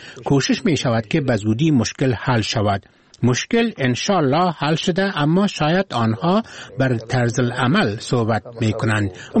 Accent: Kandahar, Afghanistan; برای ما زیاد مشکل نیست چون از قندهار هستیم

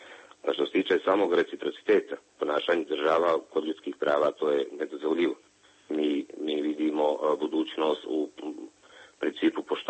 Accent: Montenegro; Mi građani države Crne Gore teško i uz mnogo odricanja smo se izborili za vjersku toleranciju ovdje kod nas u Crnoj Gori.

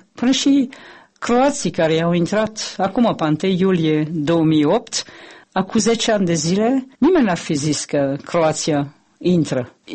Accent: France; Romanian is a second language; now in Moldova; eu sunt franțuzoaică.

